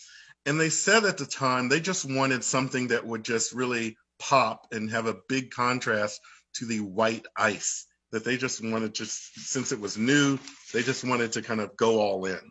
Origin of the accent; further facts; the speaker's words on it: Nashville, Tennessee, United States; I grew up in Nashville